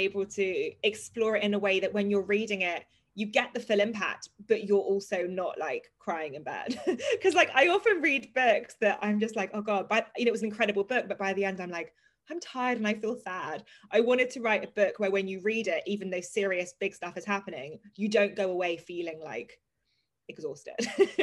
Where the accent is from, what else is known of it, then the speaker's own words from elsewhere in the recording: London, United Kingdom; born there; I was born in London, like I am British as much as I'm Indian.